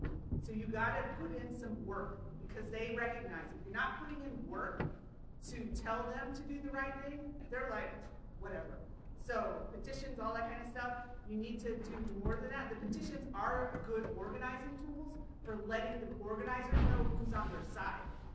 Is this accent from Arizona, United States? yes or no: yes; Phoenix, Arizona, United States; I grew up here in South Phoenix, but I've been in the DC area for a good chunk of my life.